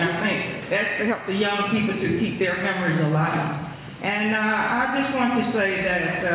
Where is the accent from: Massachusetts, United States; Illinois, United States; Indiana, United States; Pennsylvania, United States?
Pennsylvania, United States; Philadelphia; I'm from Philadelphia.